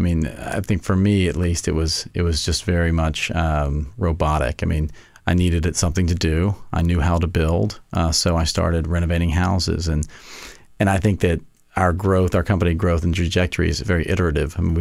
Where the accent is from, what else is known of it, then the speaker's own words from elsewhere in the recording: Jackson, Mississippi, United States; moved away as an adult; So grew up in Jackson, Mississippi, which is deep south. I was there until I was 18, moved away, and have been in the kind of mid-northeast corridor ever since.